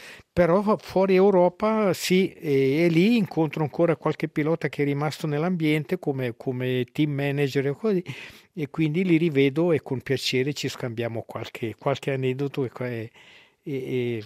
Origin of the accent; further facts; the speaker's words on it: Ticino, Switzerland; da buon ticinese